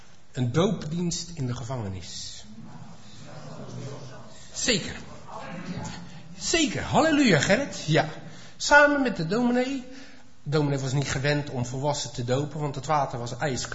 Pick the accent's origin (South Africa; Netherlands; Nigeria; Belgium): Netherlands; Kijk, wij zijn als Nederlanders, en daar doen we als kerkendenominatie niet voor onder, maar als Nederlanders zijn wij veel meer thuis in de religie van hebben en doen.